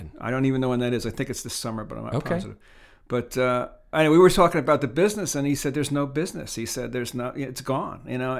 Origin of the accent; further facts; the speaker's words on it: New Jersey, United States; Well, I came out of New Jersey. I was born and raised in New Jersey.